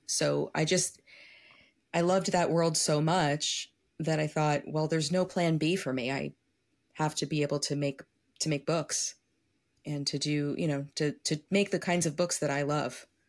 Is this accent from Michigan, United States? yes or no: no; New York City, New York, United States; growing up in New York City, you know that like every highway project is done by someone's cousin.